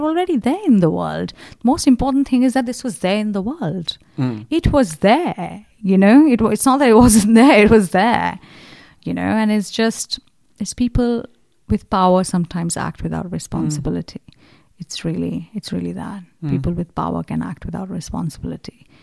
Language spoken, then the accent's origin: English; Kolkata, West Bengal, India; And I grew up in Calcutta, which is the heart communist bed.